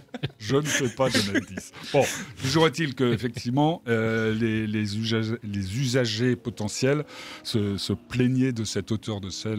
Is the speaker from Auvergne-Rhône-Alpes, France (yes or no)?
no; Lille, Hauts-de-France, France; moi, je suis lillois